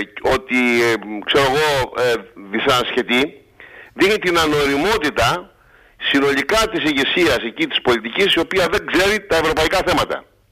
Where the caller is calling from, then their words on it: Heraklion, Crete, Greece; στο χωριό μου, στο Ηράκλειο